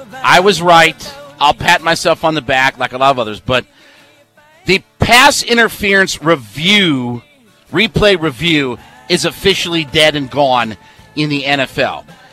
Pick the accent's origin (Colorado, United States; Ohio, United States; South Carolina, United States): Ohio, United States; Canton; I grew up in Canton, Ohio. I went to a lot of Hall of Fame ceremonies and different things like that.